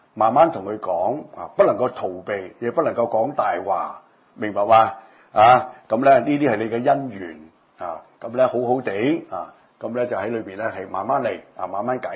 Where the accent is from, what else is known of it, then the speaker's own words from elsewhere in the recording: Guangdong, China; accent: Cantonese; 我們廣東話叫搏懵挑釁